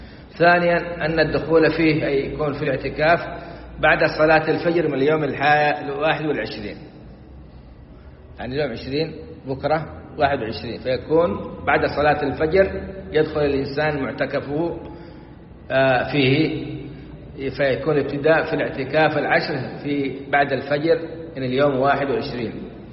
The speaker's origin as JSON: {"language": "Arabic", "country": "Saudi Arabia", "said": "الآن في تنظيف المساجد عندنا في السعودية والحمد لله"}